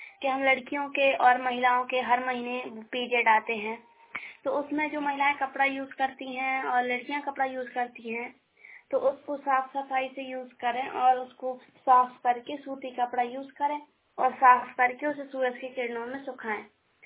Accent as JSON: {"language": "Hindi", "town": "Panna", "region": "Madhya Pradesh", "country": "India", "said": "और मैं पुराने पन्ना गांव से हूँ और पन्ना जिले से।"}